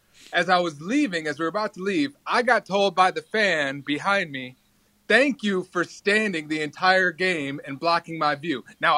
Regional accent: Chicago, Illinois, United States; I'm from Chicago.

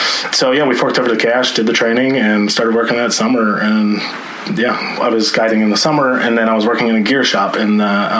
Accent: Ohio, United States; like three boys, you know, growing up in Ohio, like we just got into pretty much as much trouble as we could

